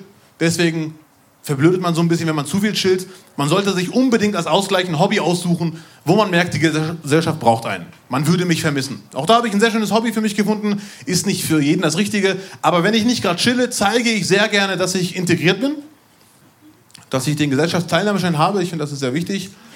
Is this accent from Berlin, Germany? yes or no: no; Bielefeld, North Rhine-Westphalia, Germany; also born or lived in Bochum; Ich komme aus Bielefeld, aber auch aus Bochum, aus einer Ecke.